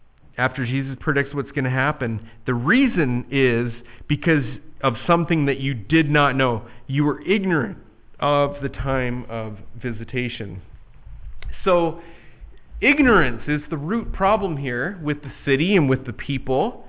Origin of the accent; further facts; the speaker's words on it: Canada; when I go home to my hometown, go back to Canada, I get a little lump in my throat